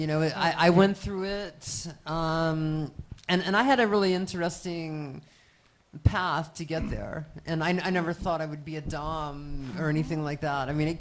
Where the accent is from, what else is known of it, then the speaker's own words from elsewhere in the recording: Virginia, United States; also born or lived in Toronto, Canada; Originally, I'm from Virginia on the East Coast, and then I've grew up all around. I lived in Toronto for many years. I've lived in Amsterdam for a while.